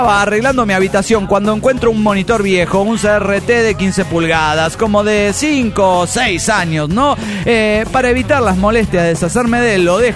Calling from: Ecatepec, State of Mexico, Mexico; Hola, ¿cómo están, amigos? … de Los Jardines de Morelos, Ecatepec, México.

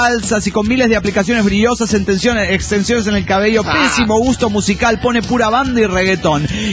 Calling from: Trelew, Chubut, Argentina; de Trelew, Argentina.

